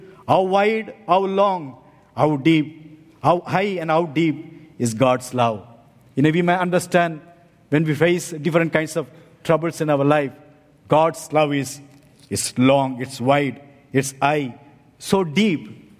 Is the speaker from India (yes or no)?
yes; South India, India; place where I come from, it's very hot, southern India.